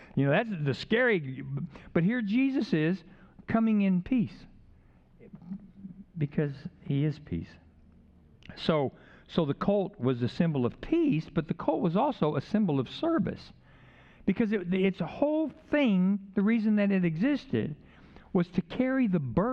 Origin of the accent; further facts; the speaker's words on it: California, United States; again, I'm from California where it's only one syllable.